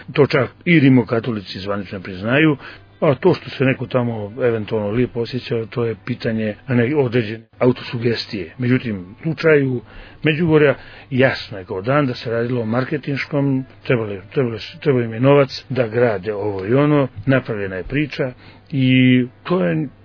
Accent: Montenegro; Ja moram 1000 puta da ponovim da nisam manje, naprotiv, tvrdim sam više Crnogorac. Ja sam veći Crnogorac zato što sam Srbin i sam pravi Crnogorac, kao svi moji preci

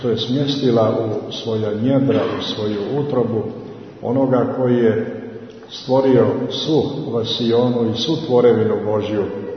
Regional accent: Montenegro; Dolazim iz Crne Gore

